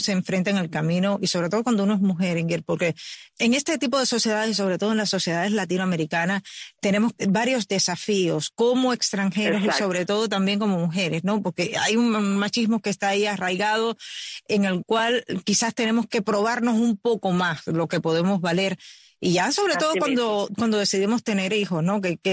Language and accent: Spanish; Sancti Spíritus, Cuba